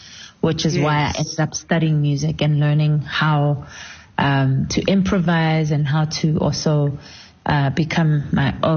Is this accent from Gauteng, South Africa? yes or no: yes; Soshanguve, Gauteng, South Africa; even though I grew up in Soshanguve in Tshwane